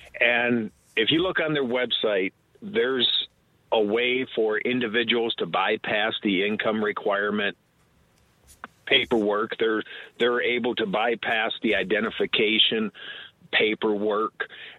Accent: Exeter, Michigan, United States; Right down the road from Gruber Road. I grew up in Exeter, right around the corner from Gruber.

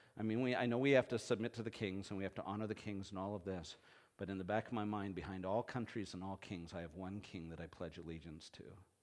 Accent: Canada; now in United States; Now, one, I'm Canadian. I've never learned the pledge to the allegiance, pledge of allegiance.

